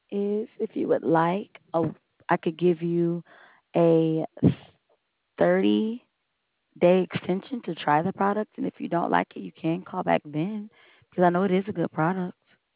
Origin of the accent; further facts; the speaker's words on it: Cincinnati, Ohio, United States; Cincinnati, Ohio.